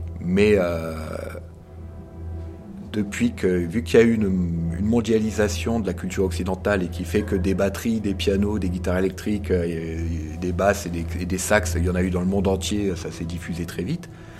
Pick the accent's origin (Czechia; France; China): France; Grand Est; Mais même nous, en Alsace, on est alsacien